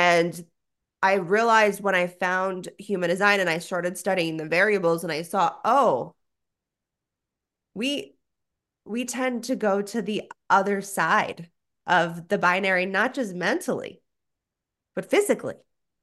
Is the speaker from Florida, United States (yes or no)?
yes; Florida, United States; I'm from South Florida.